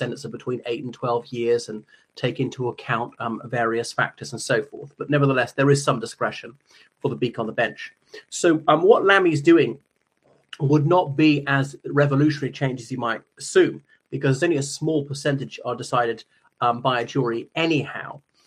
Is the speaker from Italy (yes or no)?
no; Ireland; from Ireland.